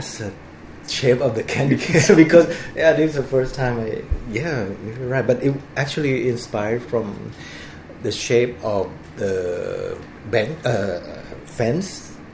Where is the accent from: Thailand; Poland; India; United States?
Thailand; Yeah, and Thailand is a big ally, and I remember going to this American place in this, my hometown, and watched King Kong, black and white movie